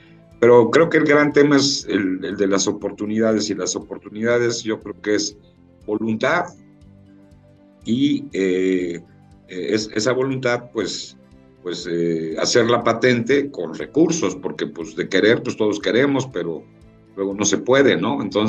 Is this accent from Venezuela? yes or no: no; Mexico; Donde tenemos que trabajar mucho como mexicanos es en el tema de diseño